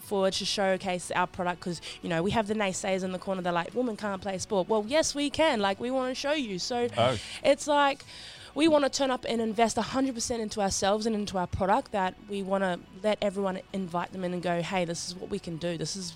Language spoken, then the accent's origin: English; Australia; born and bred in Australia